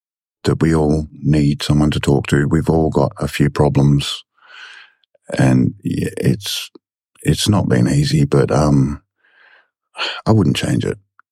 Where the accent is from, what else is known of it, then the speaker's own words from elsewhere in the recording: Kalgoorlie, Western Australia, Australia; born there; I was born in Kalgoorlie. Unfortunately, from what I've been told by my family, my father is Aboriginal